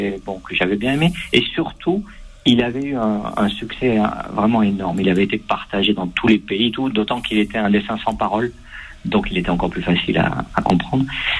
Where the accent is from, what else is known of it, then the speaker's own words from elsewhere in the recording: Nice, Provence-Alpes-Côte d'Azur, France; Je supporte l'OGC Nice en tant que niçois.